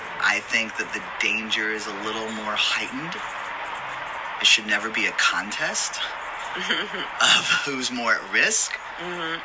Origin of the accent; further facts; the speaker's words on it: Southern US, United States; And I know I grew up in the South. I grew up in a family that was very racist and homophobic.